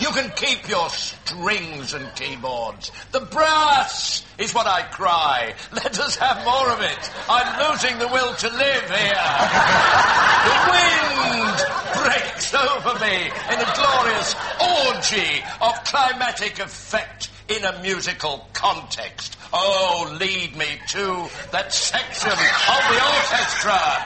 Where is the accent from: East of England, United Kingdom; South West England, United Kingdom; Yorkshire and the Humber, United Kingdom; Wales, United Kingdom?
Yorkshire and the Humber, United Kingdom; Like my friend Mr. Frost, I'm from Yorkshire, I am the full Bronte.